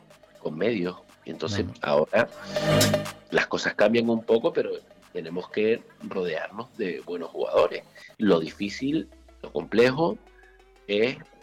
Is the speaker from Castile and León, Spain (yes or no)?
no; La Orotava, Canary Islands, Spain; Sí, yo soy de la Orotava